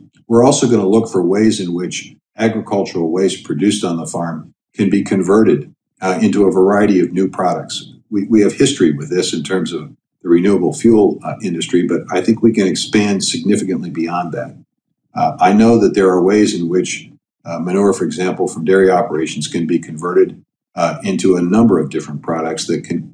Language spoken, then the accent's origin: English; Iowa, United States; And when COVID struck meatpacking facilities in my home state of Iowa, we saw a disruption in markets.